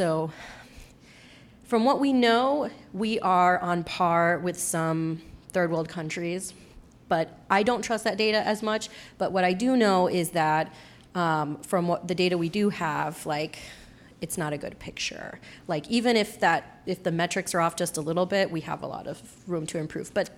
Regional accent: Florida, United States; I'm from Florida. Florida has, like, every region of the state has a medical examiner.

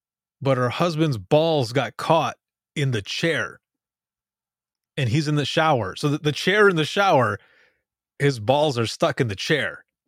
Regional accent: Michigan, United States; That's why at the end there, I'm like, what is going on with my state? Because I'm from Michigan.

